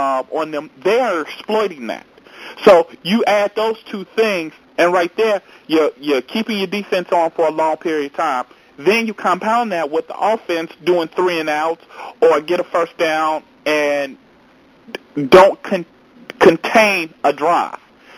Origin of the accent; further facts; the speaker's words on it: Chicago, Illinois, United States; I was willing to watch the Bears, and I don't watch the Bears, and I'm from Chicago.